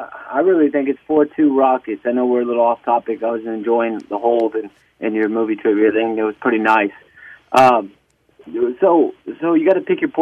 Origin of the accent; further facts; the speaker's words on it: San Antonio, Texas, United States; I'm from San Antonio, so that's by heart.